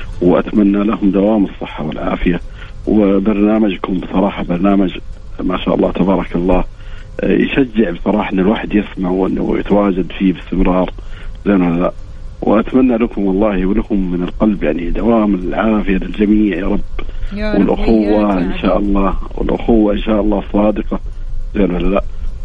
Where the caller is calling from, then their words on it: Jeddah, Makkah Province, Saudi Arabia; أنا من جدة حبيبي.